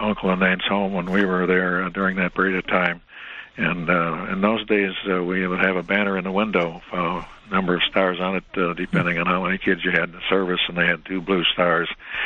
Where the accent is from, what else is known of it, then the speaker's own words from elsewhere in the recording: Grand Rapids, Michigan, United States; Roger, of course, is from my hometown in Grand Rapids.